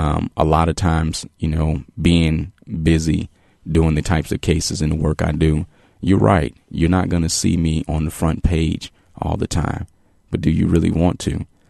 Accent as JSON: {"language": "English", "town": "Chicago", "region": "Illinois", "country": "United States", "tie": "born or raised there", "said": "I am from Chicago. I lived lived there for the first 18 years of my life."}